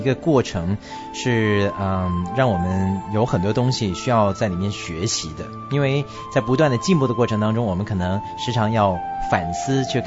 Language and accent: Chinese; China; 不过的确这一点呢跟我们中国人的这个从古至今的传统呢有一点点不一样